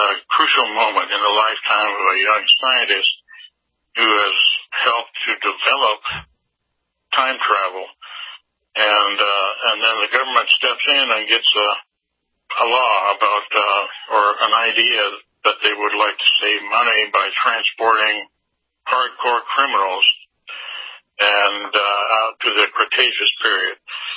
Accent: Montana, United States; I grew up in Montana in the sticks, and my parents worked, and we were on our own, my brother and I, so we just roamed through the mountains and rivers

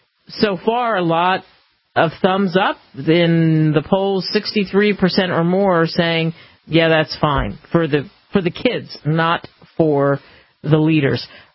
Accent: Pennsylvania, United States; Since I grew up outside of Philadelphia, I grew up just off of the Schuylkill River

